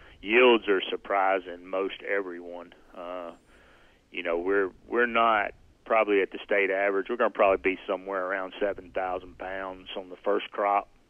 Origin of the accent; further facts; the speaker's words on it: Alabama, United States; I grew up in Alabama and then, of course, went to school at Auburn.